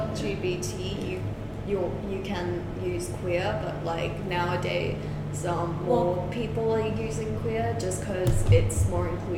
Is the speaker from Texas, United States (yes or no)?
yes; Texas, United States; I call people sweetheart all the time because I'm from Texas, so...